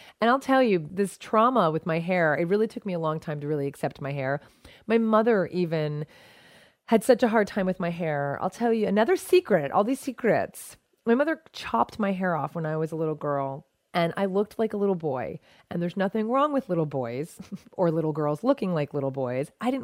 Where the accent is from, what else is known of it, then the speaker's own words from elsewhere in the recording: New Jersey, United States; So, and I grew up in New Jersey where people used to use...